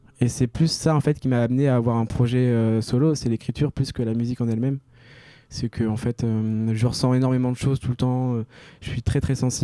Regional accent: Caen, Normandy, France; vu que je viens de Caen, je joue dans la grande

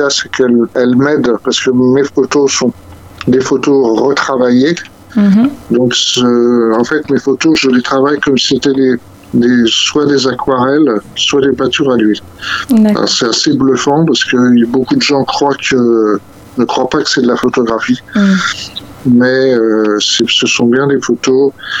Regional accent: Paris, Île-de-France, France; Donc, très petit, je suis parisien, je suis toujours.

